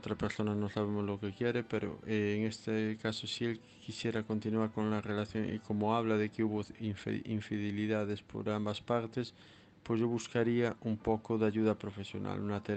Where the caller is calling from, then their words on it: Santiago de Compostela, Galicia, Spain; de Santiago de Compostela